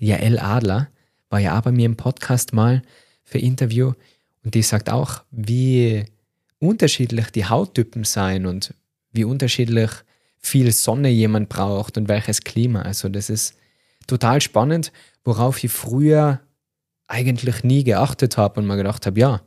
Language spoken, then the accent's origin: German; Tyrol, Austria; Muss jetzt als Tiroler ganz leise flüstern, dass ich Skifahren und Snowboarden nicht so gern mag.